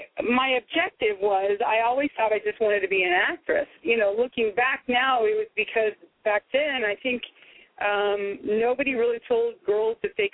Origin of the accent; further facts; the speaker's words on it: Azusa, California, United States; I grew up in Azusa, California.